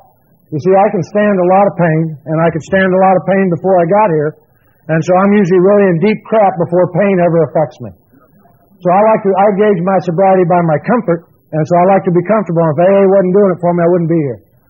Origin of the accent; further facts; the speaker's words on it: Danville, Illinois, United States; born there; But I was born in Danville, Illinois, and I had ideal parents.